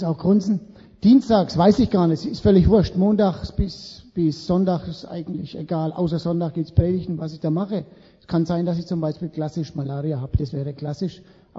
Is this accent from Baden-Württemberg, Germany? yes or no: no; Lichtenfels, Bavaria, Germany; Ich bin ein Oberfranke, das sind die Edlen von den Franken.